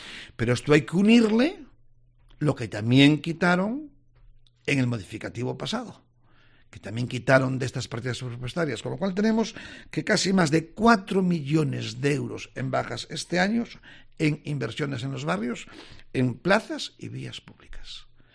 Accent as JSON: {"language": "Spanish", "town": "A Coruña", "region": "Galicia", "country": "Spain", "said": "me sentí muy orgulloso y a todo el mundo le decía, es que yo soy de La Coruña"}